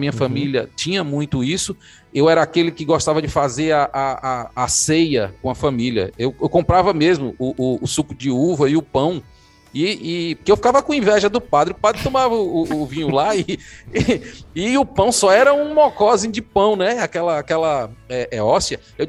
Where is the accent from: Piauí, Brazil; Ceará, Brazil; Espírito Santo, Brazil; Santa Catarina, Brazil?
Ceará, Brazil; Fortaleza; Nasci e me criei em Fortaleza, como diz o ditado nordestino, né? Nasci e me criei por lá.